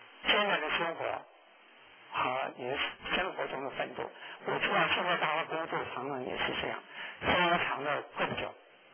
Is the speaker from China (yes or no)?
yes; Wuhan, Hubei, China; 有的时候像想到我这是湖北人，你知道吗？我是武汉人啊